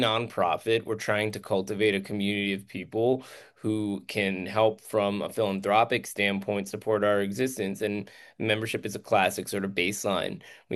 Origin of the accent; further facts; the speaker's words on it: Seattle, Washington, United States; Yeah, third generation Texan with half my family's from Colombia. And I grew up in Seattle, Washington.